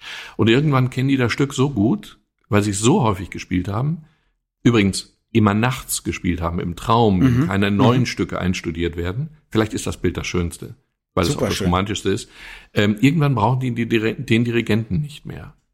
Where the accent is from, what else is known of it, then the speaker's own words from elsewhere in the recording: North Rhine-Westphalia, Germany; Also hier, ich komme aus dem Ruhrgebiet, Grubenunglücke sind hier etwas, was viele Familien in ihrer persönlichen Biografie haben.